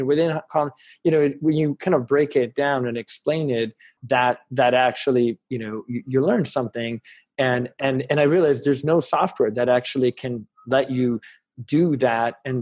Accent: Hungary; now in United States; And, you know, we came from Hungary, which was a, you know, post-Soviet country where they didn't have consumer education nearly as much as in the US.

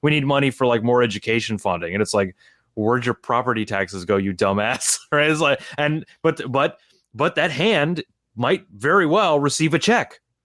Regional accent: Houston, Texas, United States; Like we grew up in Houston on the north, you know, on the, basically in the suburbs of Houston where the public schools were very good, right?

